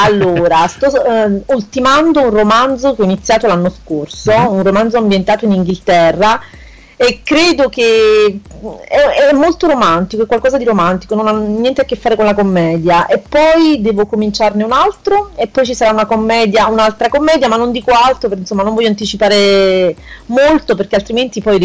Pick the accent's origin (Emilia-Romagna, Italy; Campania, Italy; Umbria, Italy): Campania, Italy; Naples; io parlo da napoletana, quindi ricordiamoci che io arrivo da un paese e da un posto soleggiato quasi tutto l'anno